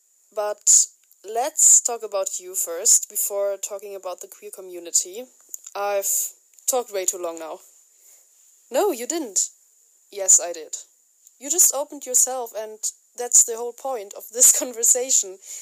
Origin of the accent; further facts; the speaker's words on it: Arkansas, United States; 58 years old now. I grew up in Arkansas, in a transphobic family.